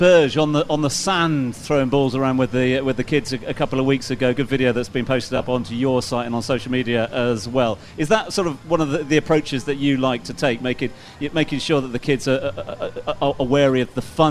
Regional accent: Hereford, West Midlands, United Kingdom; accent: Hereford; I haven't done a Welsh accent there. That's my Hereford accent coming out, I'm sure.

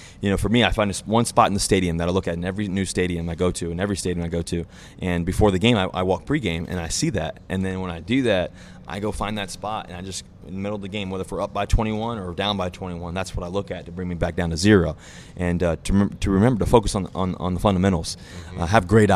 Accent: Virginia, United States; I played back in the day when I was growing up in Virginia, you'd have triple headers.

